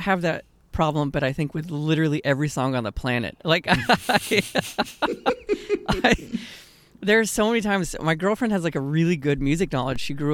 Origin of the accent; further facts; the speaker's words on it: Austin, Texas, United States; now in California, United States; Like, I again, this was like that reinforcing this idea growing up in Austin. It was like, yeah, Austin, again, cool city looking back.